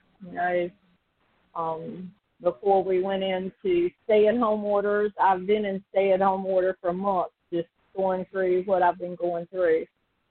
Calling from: North Carolina, United States; I'm calling from North Carolina.

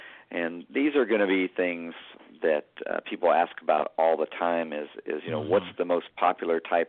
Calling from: San Antonio, Texas, United States; From the great state of Texas in San Antonio.

